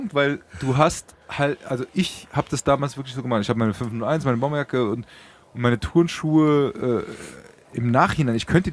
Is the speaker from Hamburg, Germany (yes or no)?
no; Frankfurt, Hesse, Germany; Also man muss dazu sagen, ich bin in Braunheim aufgewachsen.